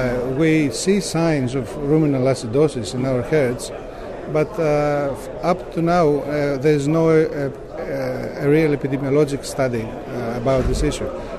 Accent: Greece; I'm a veterinarian. I come from Greece.

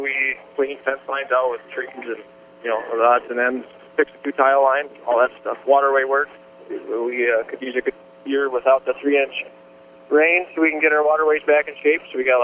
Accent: West Union, Iowa, United States; We're from West Union, Iowa, which is northeast Iowa. My dad and I farm together in our family farm.

